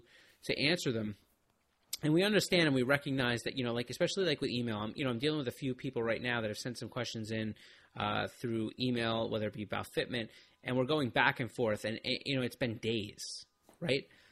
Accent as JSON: {"language": "English", "region": "New York", "country": "United States", "said": "Listen, we're from New York. It's as hard as it's here in LA and all these."}